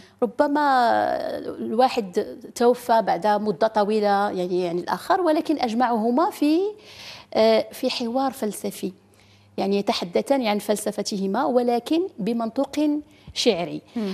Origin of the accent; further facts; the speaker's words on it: Morocco; لأننا أنا في الأول وبالآخر أنا مغربية